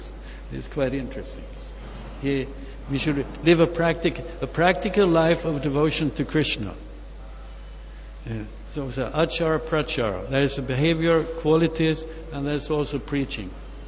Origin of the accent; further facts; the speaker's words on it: Sweden; okay, now I'm from Sweden and Europe